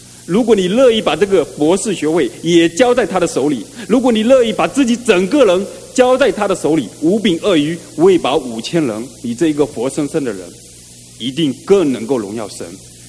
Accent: Fujian, China; 我老家是在福建的一个小山村那边，是跟浙江交界的那个山区里面。

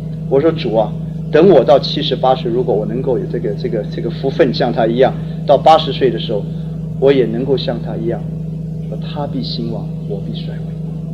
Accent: China; 我们中国人大概受中国宗教的这个传统的影响

